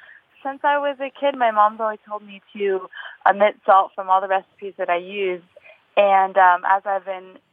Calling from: Wall, South Dakota, United States; I'm calling from Wall, South Dakota.

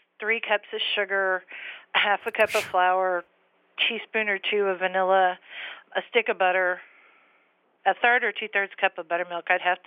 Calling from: San Antonio, Texas, United States; San Antonio, Texas area.

